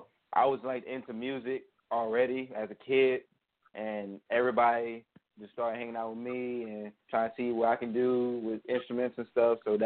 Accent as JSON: {"language": "English", "town": "South Boston", "region": "Virginia", "country": "United States", "said": "I'm coming from South Boston, Virginia."}